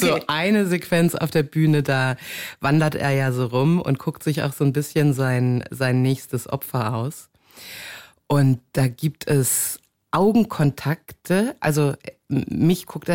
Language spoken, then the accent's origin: German; North Rhine-Westphalia, Germany; ich bin auf dem Dorf groß geworden, ne? Ich bin ein ostwestfälisches Landmädchen.